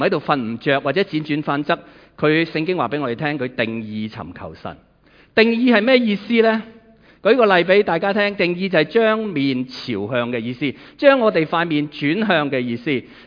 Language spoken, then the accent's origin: Chinese; Hong Kong; 我们香港人其实很少经历战乱，很少经历天灾